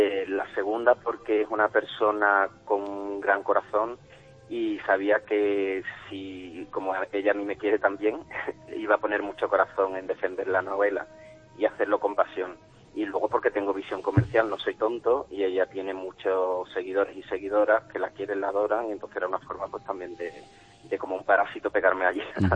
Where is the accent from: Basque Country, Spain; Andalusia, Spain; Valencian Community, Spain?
Andalusia, Spain; Seville; also born or lived in Paris; yo soy sevillano, viví una época de mi vida en París